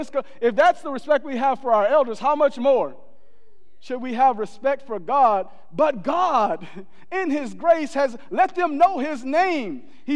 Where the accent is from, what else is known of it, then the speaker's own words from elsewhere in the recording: Southern US, United States; But I'm from the South. I'm from the South, and in the South, children don't call grown-ups by their first name.